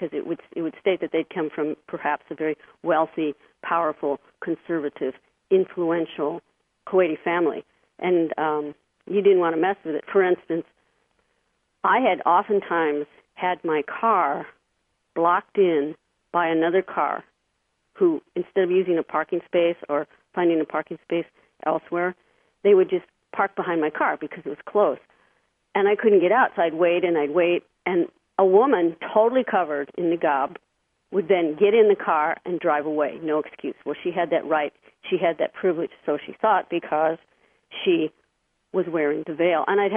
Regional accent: United States; as an American, I didn't have wasta.

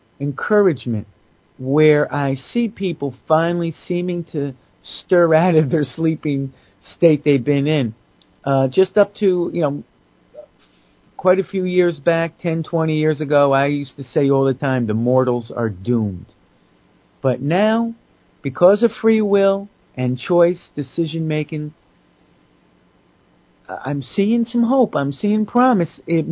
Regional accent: United States; as an American who loves my country and knowing that my country is the cause of all the other countries' problems

